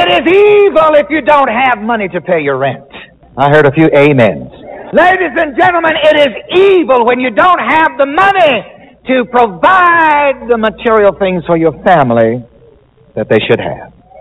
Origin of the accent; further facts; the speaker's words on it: the South, United States; being born and raised in the South, we used to save our good linens